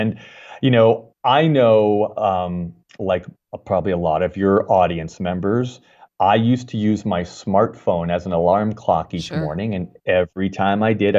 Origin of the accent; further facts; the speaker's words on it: Pennsylvania, United States; like I grew up in Pennsylvania, so I love to visualize the beautiful fall foliage